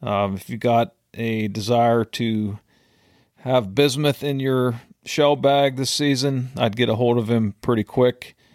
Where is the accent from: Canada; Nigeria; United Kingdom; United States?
United States; Pennsylvania; I would really like to have her on to discuss the state of waterfowl management and hunting in my home state of Pennsylvania.